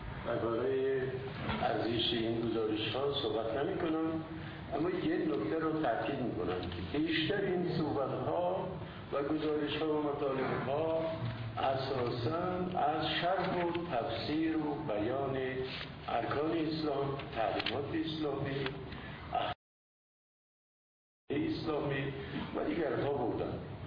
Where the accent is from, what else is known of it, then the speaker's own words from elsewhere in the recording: Tajikistan; از تاجیکستان هستم.